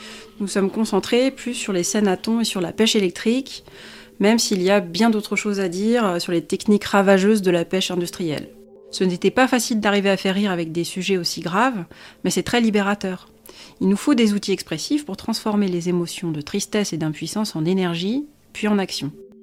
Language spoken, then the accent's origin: French; Paris, Île-de-France, France; born there; Je suis née à Paris, de père russe ukrainien et de mère française.